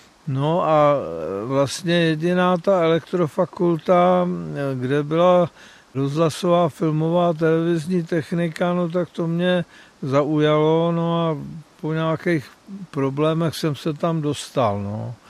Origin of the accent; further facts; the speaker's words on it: Strakonice, South Bohemian Region, Czechia; born there; Já jsem se narodil ve Strakonicích, tam byly dvě kina